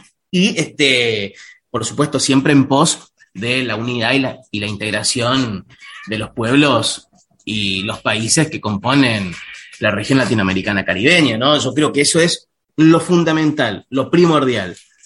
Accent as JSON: {"language": "Spanish", "country": "Argentina", "said": "lo digo no solo como argentino, sino como latinoamericano"}